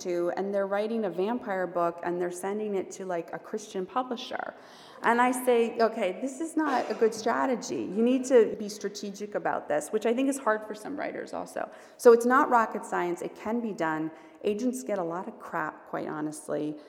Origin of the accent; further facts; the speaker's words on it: Marblehead, Massachusetts, United States; I grew up in Marblehead, which is on the North Shore, north of Boston, and my parents both worked in the city.